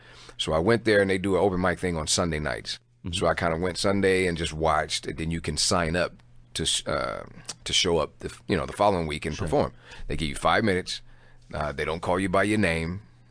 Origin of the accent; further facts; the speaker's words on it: San Francisco, California, United States; also born or lived in Seattle, United States / Anchorage, United States; Yeah. Well, actually, I grew up in San Francisco. That's where I'm from.